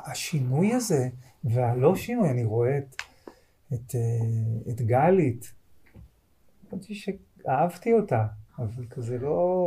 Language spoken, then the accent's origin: Hebrew; Holon, Tel Aviv District, Israel; בחולון, העיר שגדלתי בה